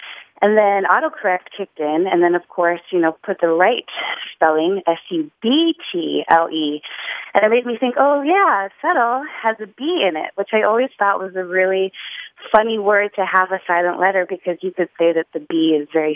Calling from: New Orleans, Louisiana, United States; I'm calling from New Orleans.

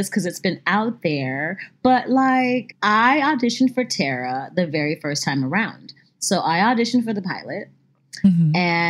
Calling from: Louisiana, United States; I'm hugging you from Louisiana. I love you too so much.

